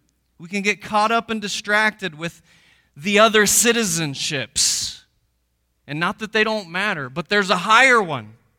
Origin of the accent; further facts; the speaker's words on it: Wheelersburg, Ohio, United States; As Pastor Larry shared, I'm from Wheelersburg, so I'm from the tri-state area, and just glad to be home